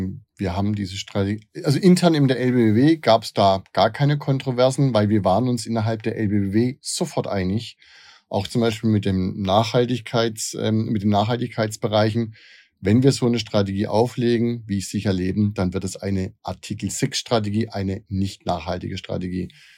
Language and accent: German; Heilbronn, Baden-Württemberg, Germany; Ich komme aus Heilbronn